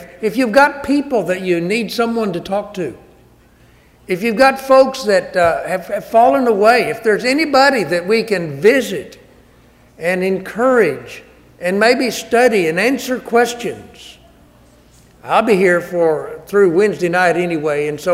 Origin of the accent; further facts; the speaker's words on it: Augusta, Georgia, United States; I grew up over here in Augusta, as has been mentioned a couple of times.